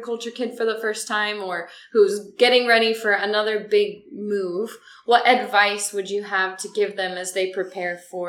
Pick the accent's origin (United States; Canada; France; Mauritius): France; also born or lived in Senegal / Cameroon; for me, like, it's not that I'm only American because that's my passport country. At the same time, I grew up in France and Senegal and Cameroon.